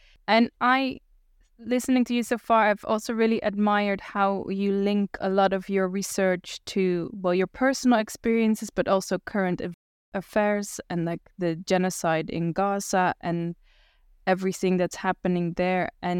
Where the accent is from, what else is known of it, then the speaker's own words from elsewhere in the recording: Netherlands; English is a second language; now in Finland; I live in Finland. I'm from the Netherlands.